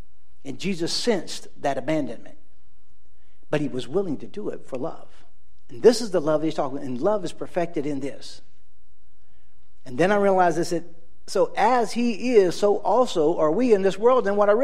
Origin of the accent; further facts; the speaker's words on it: Plant City, Florida, United States; By the way, I'm from Plant City, Florida, which is the strawberry capital of the world.